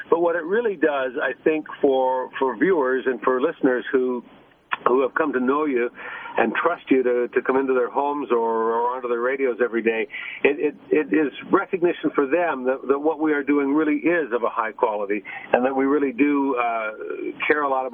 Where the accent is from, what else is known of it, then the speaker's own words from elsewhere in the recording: Calgary, Alberta, Canada; now in Vancouver Island, Canada; people who know my story know I'm from Calgary